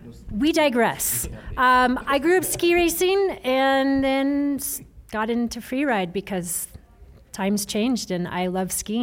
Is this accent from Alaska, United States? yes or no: yes; Alaska, United States; born and raised in Alaska. First got on skis at a couple years old.